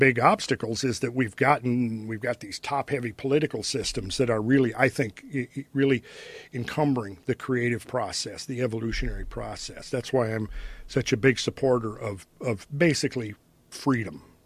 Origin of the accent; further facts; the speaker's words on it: Minnesota, United States; Actually, I'm from Minnesota.